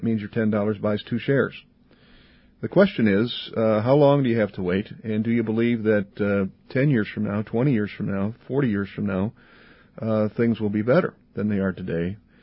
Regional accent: Wisconsin, United States; now in Minnesota, United States; I grew up in Wisconsin, as you know, and now have lived up in Minnesota or been around Minnesota for 30 years.

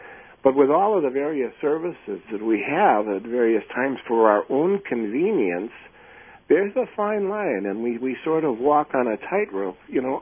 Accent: Chicago, Illinois, United States; and I grew up in the Chicago area. And our relatives who lived in the city would come out to the suburbs where we lived

